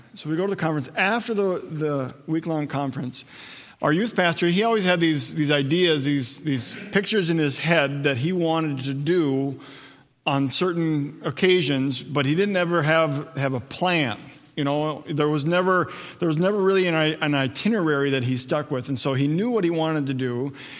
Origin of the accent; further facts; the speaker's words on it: Wadena, Minnesota, United States; I grew up in the Wadena area, so central Minnesota.